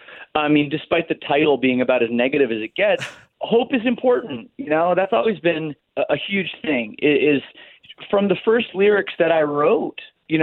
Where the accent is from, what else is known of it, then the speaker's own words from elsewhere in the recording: Canada; No, I mean, I'm Canadian